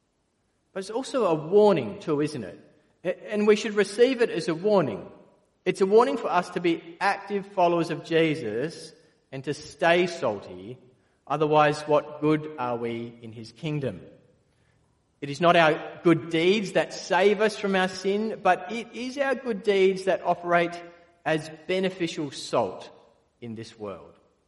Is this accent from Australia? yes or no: yes; Perth, Western Australia, Australia; In the 1980s, growing up in Perth, blackouts happened several times in winter, every winter.